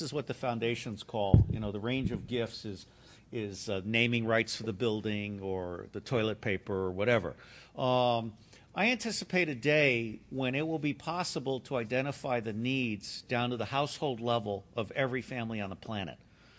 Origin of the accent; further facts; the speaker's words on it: Singapore; When I was growing up in Singapore